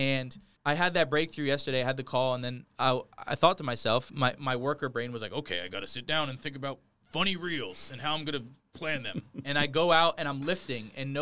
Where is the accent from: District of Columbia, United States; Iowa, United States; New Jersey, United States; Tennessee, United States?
New Jersey, United States; Bayville; I'm 26 years old. I'm from Bayville, New Jersey.